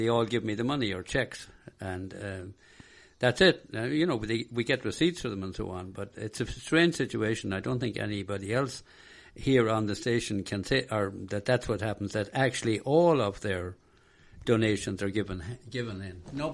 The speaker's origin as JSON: {"language": "English", "country": "Ireland", "tie": "born or raised there", "said": "When I grew up in Ireland, we had one radio station in Ireland"}